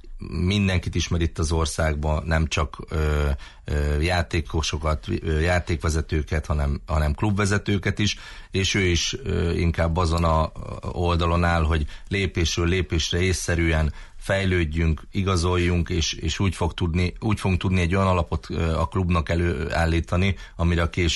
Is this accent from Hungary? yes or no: yes; Eger, Heves, Hungary; mivel ugye én egri vagyok